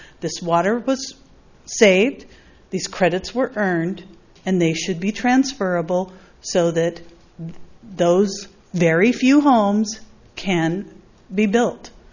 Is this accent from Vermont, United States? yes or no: no; Los Osos, California, United States; from Los Osos.